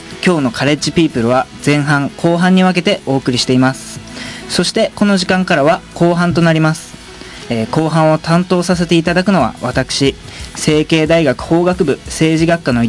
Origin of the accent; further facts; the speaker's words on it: Fukuoka, Japan; 僕も福岡出身なんですけれども